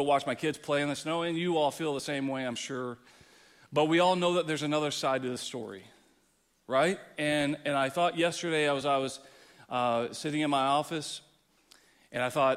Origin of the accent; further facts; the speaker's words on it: Texas, United States; growing up in Texas, I'm used to seeing this visual.